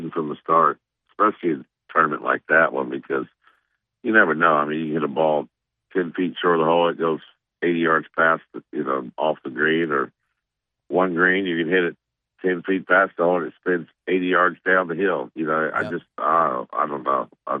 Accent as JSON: {"language": "English", "region": "Arkansas", "country": "United States", "tie": "born or raised there", "said": "I've been a Celtics fan since I was 4 years old, you know, growing up in Arkansas."}